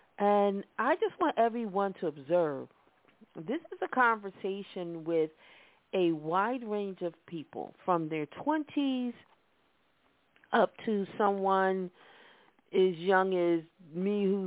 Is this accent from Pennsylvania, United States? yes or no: yes; Philadelphia, Pennsylvania, United States; We're from Philadelphia.